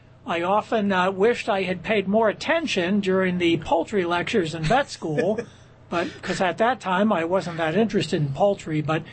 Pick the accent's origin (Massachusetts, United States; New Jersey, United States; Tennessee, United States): New Jersey, United States; Florham Park; I grew up in Florham Park.